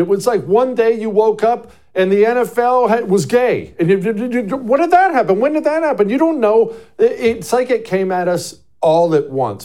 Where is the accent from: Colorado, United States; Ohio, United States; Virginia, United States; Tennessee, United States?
Ohio, United States; also born or lived in Montana; I grew up in Ohio and Montana watching sports with my buddies.